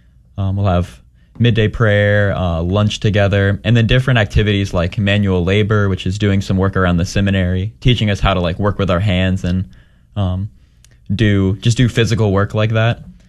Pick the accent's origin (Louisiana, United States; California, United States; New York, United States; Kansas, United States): Louisiana, United States; Lafayette; So as you said, I'm from Lafayette, Louisiana. I've been Catholic my whole life.